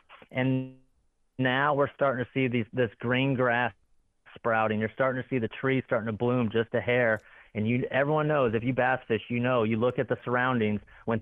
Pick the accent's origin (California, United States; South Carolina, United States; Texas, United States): California, United States; Dallas reminds me a lot of California, where I grew up in the Bay Area